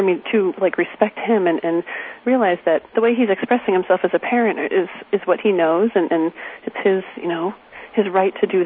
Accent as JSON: {"language": "English", "region": "New Hampshire", "country": "United States", "said": "And here we are from New Hampshire, just having so much fun diving in the pool."}